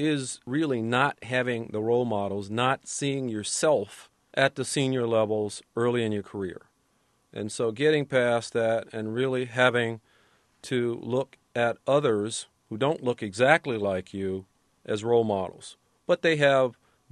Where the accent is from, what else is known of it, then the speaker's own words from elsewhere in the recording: Los Angeles, California, United States; my background growing up in the Watts community of Los Angeles